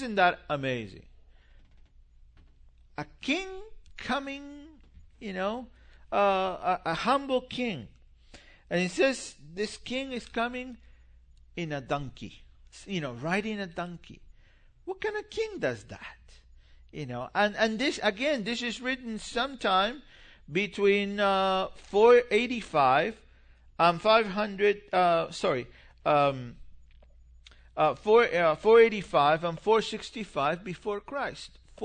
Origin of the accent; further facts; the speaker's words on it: Argentina; I grew up in Argentina. I became a believer in Argentina.